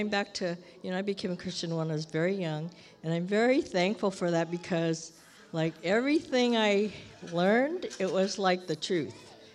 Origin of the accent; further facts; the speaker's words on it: Long Beach, California, United States; So I think because of that, okay, so where I grew up in Long Beach, and across the street from our house was a Baptist church.